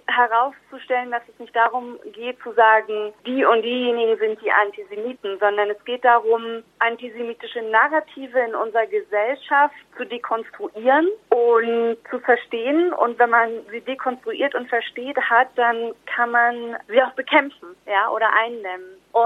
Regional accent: Germany; wir sind damit aufgewachsen in Deutschland.

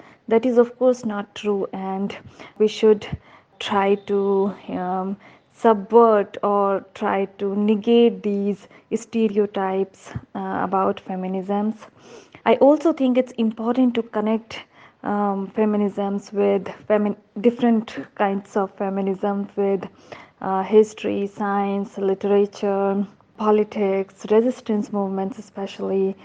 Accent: India; and I'm from India.

